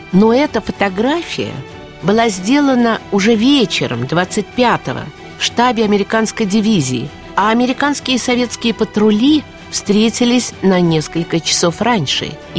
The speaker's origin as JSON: {"language": "Russian", "town": "San Francisco", "region": "California", "country": "United States", "tie": "born or raised there", "also_born_or_lived": "Shanghai", "said": "Я родился уже в Шанхае, а спустя год семья переехала в Сан-Франциско. Красивый и замечательный город. Там тогда проживали тысячи русских. Они селились вместе. У нас дома все говорили по-русски."}